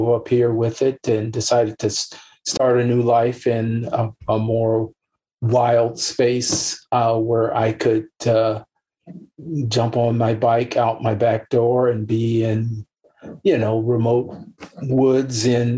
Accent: Ohio, United States; As a young person growing up in Ohio, my parents were great people, very loving, caring people

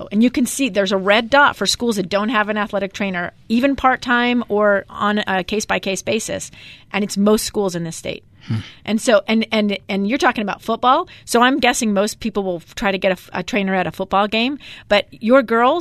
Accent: Alaska, United States; You know, I grew up in Alaska, libertarian leaning

